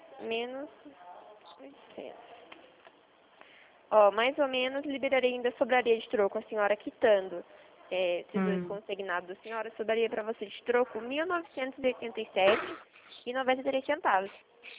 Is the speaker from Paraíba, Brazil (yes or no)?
no; Limeira, São Paulo, Brazil; sou de Limeira.